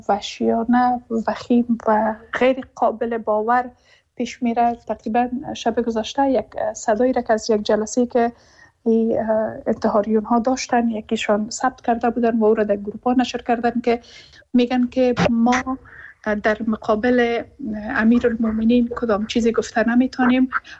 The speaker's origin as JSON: {"language": "Persian", "country": "Afghanistan"}